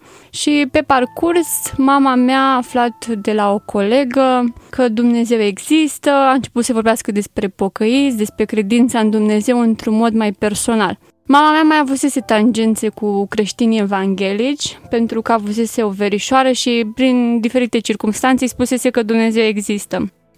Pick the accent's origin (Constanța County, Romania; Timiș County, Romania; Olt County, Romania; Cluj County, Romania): Olt County, Romania; Slatina; born there; M-am născut în Oltenia, în Slatina, județul Olt. Fac parte dintr-o familie cu 5 copii. Sunt a doua. Suntem 4 fete și un băiat. M-am născut într-o familie ortodoxă.